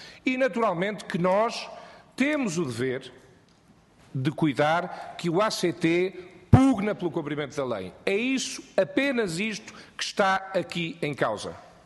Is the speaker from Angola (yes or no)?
no; Porto, Portugal; na região do Porto, onde eu cresci.